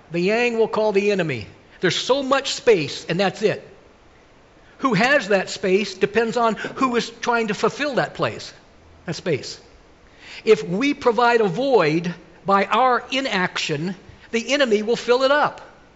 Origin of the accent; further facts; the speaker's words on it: United States; When we were overseas, it used to be, as an American, it was just like, oh, these are Americans.